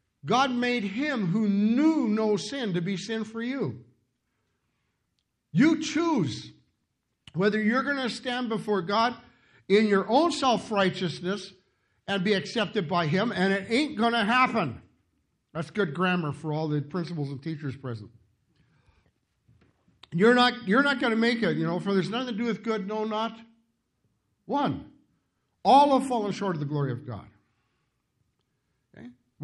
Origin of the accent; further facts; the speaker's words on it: Penticton, British Columbia, Canada; When I was a kid growing up in Penticton